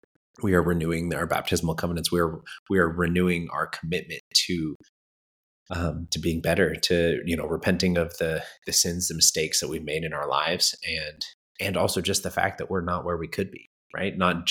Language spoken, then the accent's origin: English; Redlands, California, United States; now in Italy; But when we are home, like my hometown of Redlands in California, there's a temple there in Redlands.